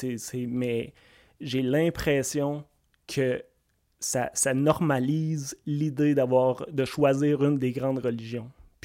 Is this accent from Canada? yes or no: yes; Quebec, Canada; now in Montréal, Canada; moi, j'ai été élevé en Abitibi, t'sais, tout le monde était pareil, puis t'sais, t'en vois pas de différence. Fait que ça, quand t'arrives à Montréal, t'as une espèce de choc